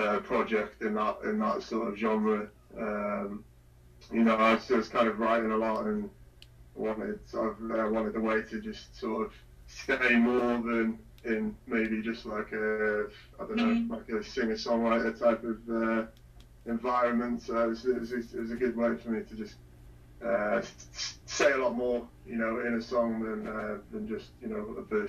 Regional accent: Wales, United Kingdom; I'm from North Wales and United Kingdom.

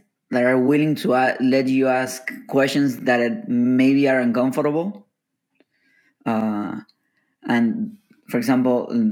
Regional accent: Argentina; now in Miami, United States; Even there's stuff that I'm from Argentina, but there are words that I say that are like cursing for other Hispanics. but I'm not cursing in Argentinian, basically.

